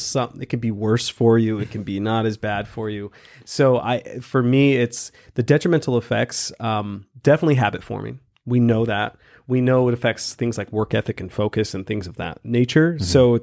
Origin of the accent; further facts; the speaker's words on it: Salt Lake City, Utah, United States; for me, I'm from Salt Lake City, Utah. We have it.